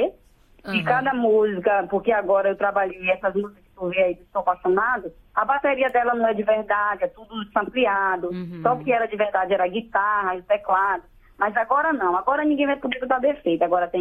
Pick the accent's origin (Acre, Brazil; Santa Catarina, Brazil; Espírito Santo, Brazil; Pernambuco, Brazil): Pernambuco, Brazil; Recife; now in Belém, Brazil; eu fui uma pessoa que vim de Recife, não que lá é a terra assim que eu tenho grande sonho, inclusive eu tô querendo morar lá esse ano agora, mas essa terra aqui me acolheu e acolheu meus pais.